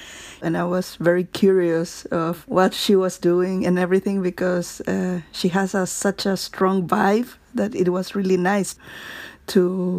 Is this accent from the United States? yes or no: no; Chile; I am from Chile.